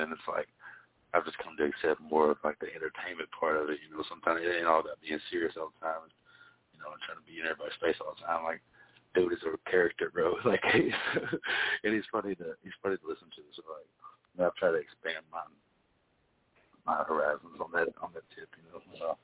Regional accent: Tennessee, United States; that'd be really funny if I just put the, like a tire swing, because I'm from Tennessee, you know.

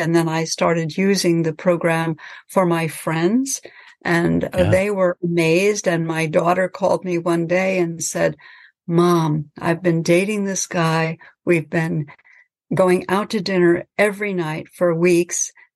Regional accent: New York, United States; I'm from New York originally

